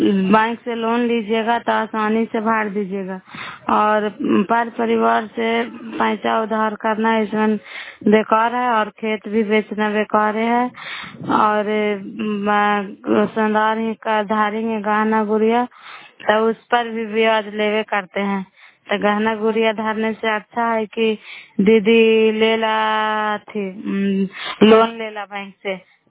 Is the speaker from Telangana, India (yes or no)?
no; Karai, Bihar, India; नालंदा जिला कराय ब्लॉक मकरात पंचायत कराय ब्लॉक के निवासी हूँ।